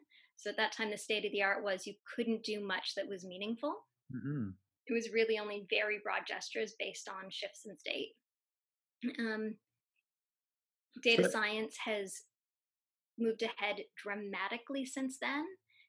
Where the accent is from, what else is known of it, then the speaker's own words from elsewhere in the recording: Canada; So both Michael and I grew up in Canada